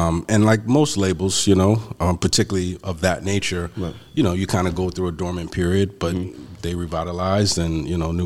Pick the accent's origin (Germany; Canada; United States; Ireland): United States; Bronx, New York; I'm originally from the Bronx, New York.